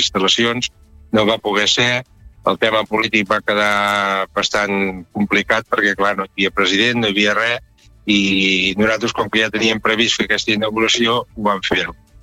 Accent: Catalonia, Spain; que és el que som els catalans

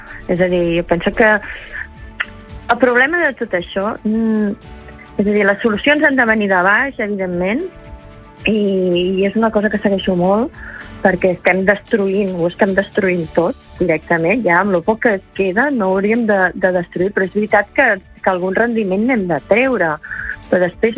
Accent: Girona, Catalonia, Spain; Bueno, és que a casa meu tots són de l'Empordà, jo soc de Girona

